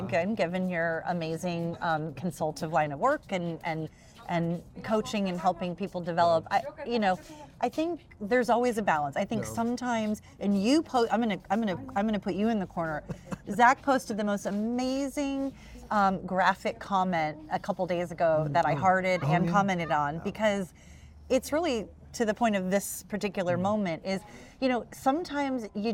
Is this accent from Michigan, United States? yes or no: yes; Detroit, Michigan, United States; born there; So I am originally from like a little peanut. I was born in Detroit, Michigan.